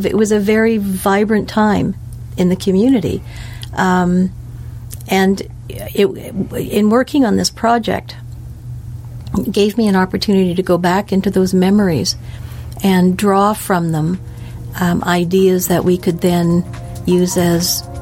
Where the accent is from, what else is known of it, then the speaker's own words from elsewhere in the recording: Sackville, New Brunswick, Canada; Well, I grew up in Sackville, so I remember very, very clearly what it was like when the foundry whistles blew